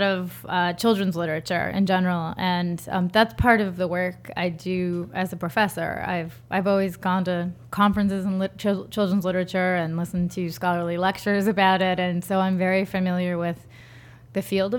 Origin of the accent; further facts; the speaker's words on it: Rhode Island, United States; I grew up in Rhode Island, and I lived in a house filled with statues of saints and pictures of saints, and my mother and my grandmother live with us.